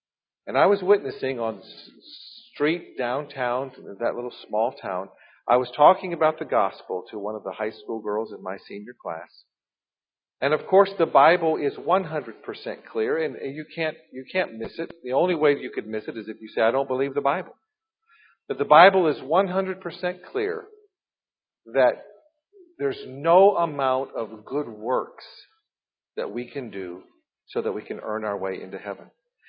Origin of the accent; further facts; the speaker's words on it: Midwest, United States; born there; I was born in the Midwest, and so it's good to be back in where kind of my roots are.